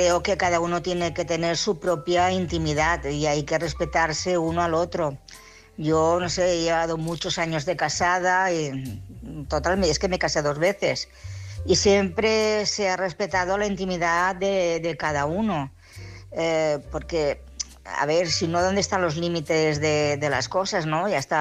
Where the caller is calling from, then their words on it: Barcelona, Catalonia, Spain; de Barcelona.